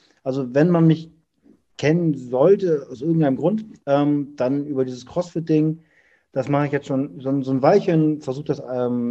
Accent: Hamburg, Germany; ich habe eine Familie und ich komme aus Hamburg.

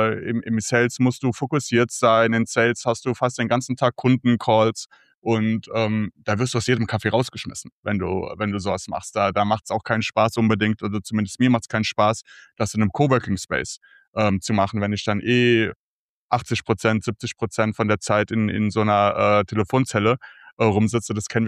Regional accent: Offenbach, Hesse, Germany; now in Spain; Ursprünglich komme ich aus Offenbach, aus Deutschland, bin vor jetzt mittlerweile ziemlich genau 7 Jahren den Weg nach Spanien gegangen

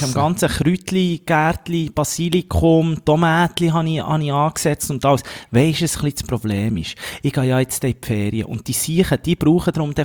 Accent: Locarno, Ticino, Switzerland; In meinem Heimatort rede ich näher zu dir mit einem schönen Ballönchen, Rosé oder Weisse in Locarno

